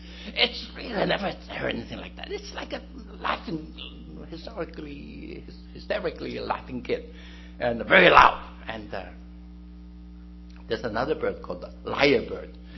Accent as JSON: {"language": "English", "country": "Australia", "said": "I came from Australia."}